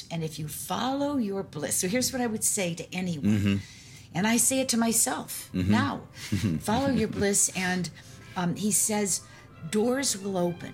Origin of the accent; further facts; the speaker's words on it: Omaha, Nebraska, United States; Well, I was brought up right here in Omaha, Nebraska, and my mom was a widow at age 34 with five kids.